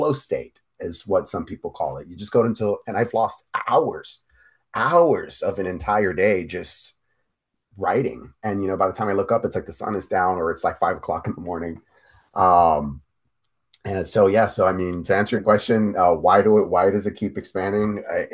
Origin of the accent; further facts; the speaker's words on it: Miami, Florida, United States; I mean, I was born and raised in Miami, I'm a little Miami cat